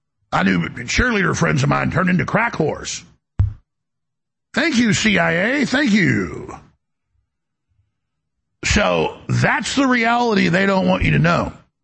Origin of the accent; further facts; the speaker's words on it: Dallas, Texas, United States; I mean, I grew up in Dallas in the 80s